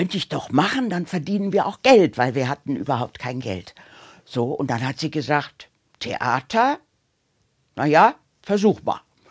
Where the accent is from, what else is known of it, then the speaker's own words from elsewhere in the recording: Hamburg, Germany; Ich komme aus Hamburg, bin mit dem Auto hierher gebraust, hier ins Studio